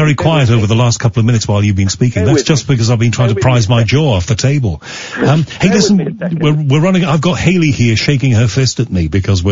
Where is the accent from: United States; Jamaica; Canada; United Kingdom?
United Kingdom; Liverpool, North West England; I was a child growing up in Liverpool, my mother used to tell me off for dropping my H's, and I still do it.